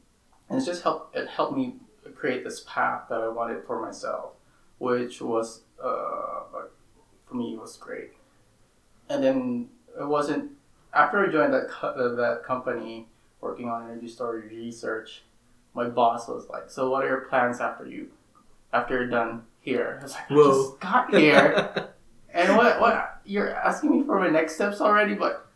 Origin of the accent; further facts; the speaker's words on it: Philippines; English is a second language; So, yeah, I originally am from the Philippines and from a small town called Espanyas, Luna, which is about 2 hours south of Manila.